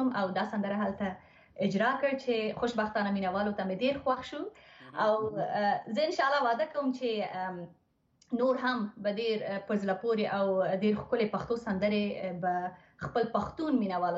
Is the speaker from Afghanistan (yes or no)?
yes; Kabul, Afghanistan; born there; زما پلار د لغمان ولایت څخه دي مور مې د کندهار دي زه په کابل کې زیږیدلې یم او اوس هم خپل کورنۍ سره چې زما پلار دي مور دی ورورونه دی او خورونه دی ماشاءالله دوی سره زه په کانادا کې اوسېږم په تورنټو ښار کې